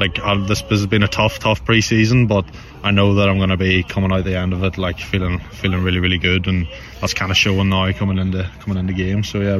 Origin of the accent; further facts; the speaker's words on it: Northern Ireland, United Kingdom; Boy, growing up in Ulster playing rugby, that's the dream, is to make your debut for the senior team.